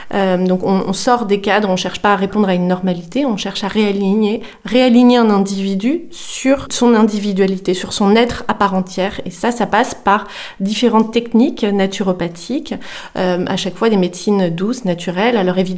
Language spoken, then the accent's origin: French; Brittany, France; now in Gabarret, France; j'ai 35, 36 ans maintenant, je suis bretonne d'origine et je suis arrivée à Gabarret il y a un peu plus de 3 ans maintenant.